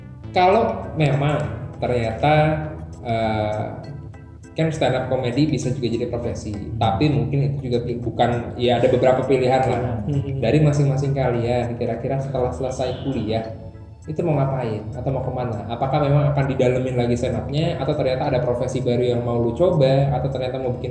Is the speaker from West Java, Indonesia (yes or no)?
yes; Cikarang, West Java, Indonesia; Bukan ternyata gua anak Cikarang, gua bisa jual nama Cikarang